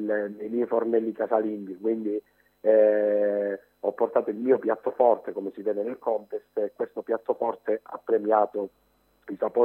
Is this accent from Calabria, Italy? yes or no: yes; Acri, Calabria, Italy; Sono calabrese, Acri in Calabria, quindi sono fiero di essere calabrese come tutti i calabresi.